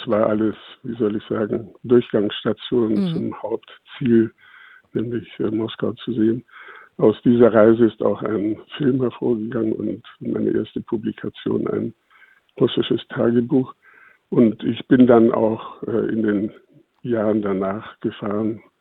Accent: Southern Germany, Germany; Ich bin ja im Süden aufgewachsen. Ich war auf einer bayerischen Benediktinerschule.

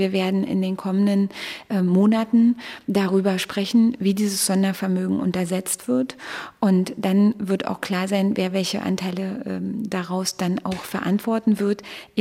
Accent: Brandenburg, Germany; Ich bin in Frankfurt an der Oder geboren, bin dort in einem kleinen Ort aufgewachsen. Und für mich spielt diese ostdeutsche Anfangsbiografie eine sehr wichtige Rolle.

